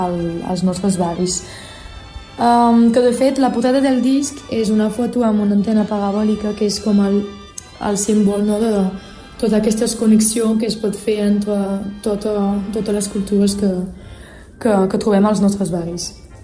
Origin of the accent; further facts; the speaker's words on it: Occitania, France; jo vinc de, bueno, de la Catalunya Nord.